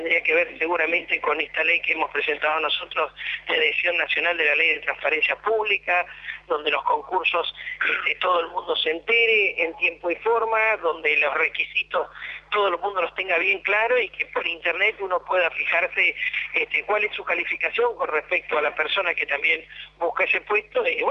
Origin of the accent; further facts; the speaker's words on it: La Pampa, Argentina; tenemos que aspirar todos como pampeanos y como argentinos